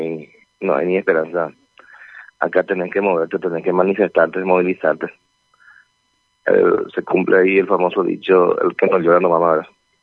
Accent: Paraguay; Duele como paraguayo, como comerciante, duele realmente como paraguayos que somos

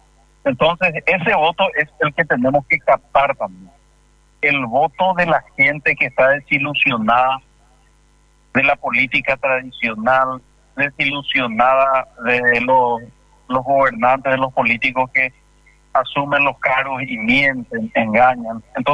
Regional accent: Ayolas, Misiones, Paraguay; los dos somos de Ayola

